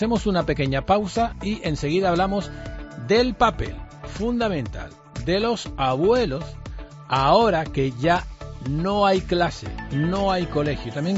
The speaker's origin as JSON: {"language": "Spanish", "region": "Canary Islands", "country": "Spain", "accent": "Canarian", "said": "La que con sus instrumentos y nuestro dialecto o variación regional que se llama ahora, pues más profundiza en nosotros. Como aquí en Canarias hay mucha tradición"}